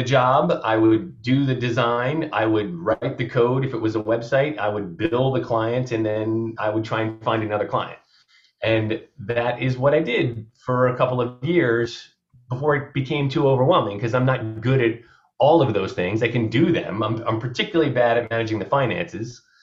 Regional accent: New Jersey, United States; moved away as an adult; also born or lived in San Francisco; I ended up in San Francisco. I'm from New Jersey. I drove across the country after college with a buddy of mine.

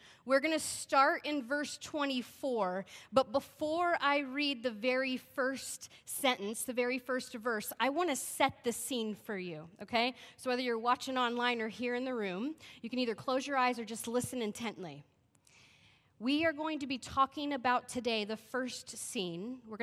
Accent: Chicago, Illinois, United States; I am from Chicago. I am a women's pastor at a church called Christ Community Church

